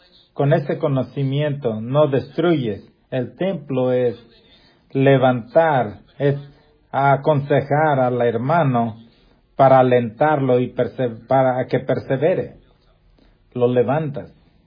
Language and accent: Spanish; Peru; Yo soy de Perú.